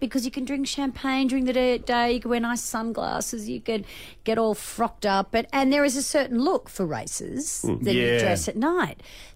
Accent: Australia; I'm from Australia.

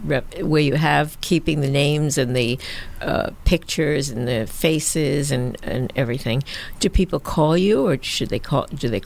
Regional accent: New York, United States; accent: New York; plus my still accent. So, from New

